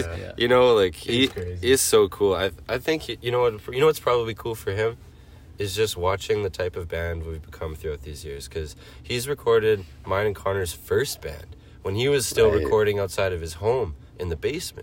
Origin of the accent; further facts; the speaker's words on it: Edmonton, Alberta, Canada; Yeah, we just we're from Edmonton. We write songs in Edmonton. We record songs in Edmonton.